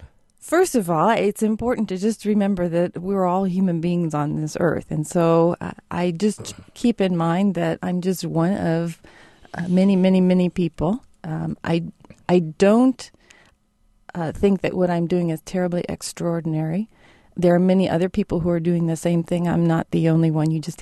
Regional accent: Urbana, Illinois, United States; I grew up here in Urbana, Illinois. I'm a product of Central Illinois and the good community that's here.

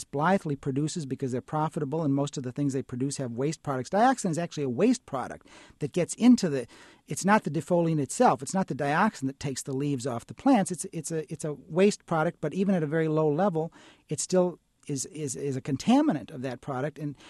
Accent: Berwyn, Illinois, United States; when I was a teenager growing up in Berwyn, Illinois

